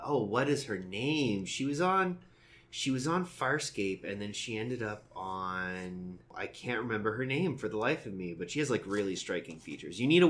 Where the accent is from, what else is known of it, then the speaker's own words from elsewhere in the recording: Ontario, Canada; I grew up in Southern Ontario and I have family in Western Quebec.